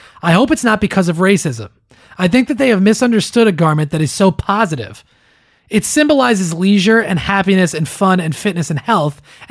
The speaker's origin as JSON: {"language": "English", "country": "Australia", "said": "We're Australian, but we're also Muslim by choice."}